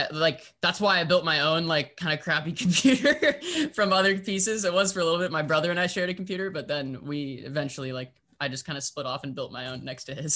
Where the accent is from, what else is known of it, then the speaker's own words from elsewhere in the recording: Lake Forest, California, United States; So I'm actually still in the house that I grew up in. I live in Lake Forest, California, which is about an hour south of LA. So I've been here my entire life, which has been kind of nice.